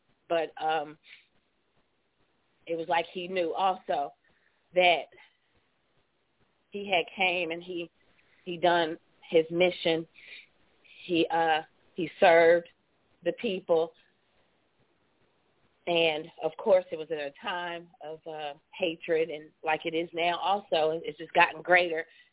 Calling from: Charleston, West Virginia, United States; I'm from Charleston, West Virginia.

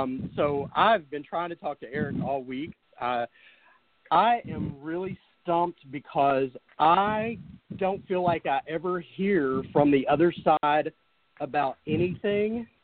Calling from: Louisville, Kentucky, United States; I'm in Louisville, Kentucky.

